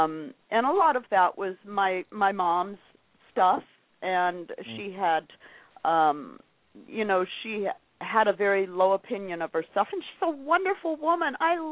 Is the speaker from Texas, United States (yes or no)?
no; Colorado, United States; also born or lived in Los Angeles; And so I was raised in Colorado, and when I got to be about 18 years old, I was born out here in Los Angeles, but my parents moved to Colorado when I was about 2 years old